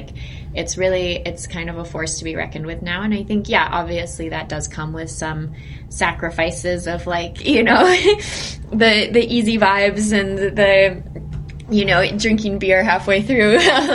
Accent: United States; As an American, we're like, you know, we see like the love that, you know, Europe has for the sport.

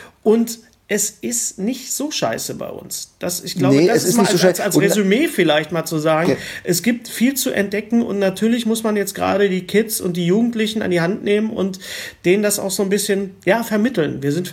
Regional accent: North Rhine-Westphalia, Germany; now in Bochum, Germany; bei uns im Ruhrpott

